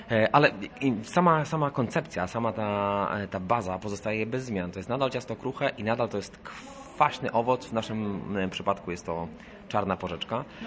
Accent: Stargard, West Pomeranian Voivodeship, Poland; święta co roku spędzam pod Szczecinem, bo stamtąd pochodzę, ze Stargardu.

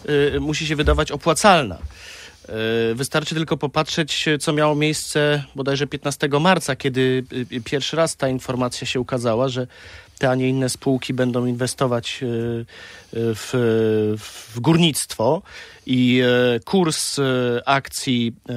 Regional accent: Silesian Voivodeship, Poland; osobiście sam pochodzę ze Śląska i mój ojciec pracował przez 30 lat na kopalni

